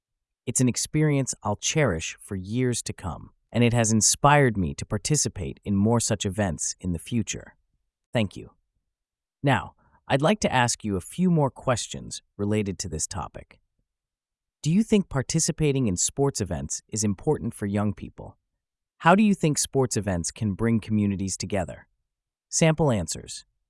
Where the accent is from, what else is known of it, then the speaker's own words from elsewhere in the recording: Bristol, South West England, United Kingdom; The event took place on a crisp autumn morning in October in my hometown of Bristol.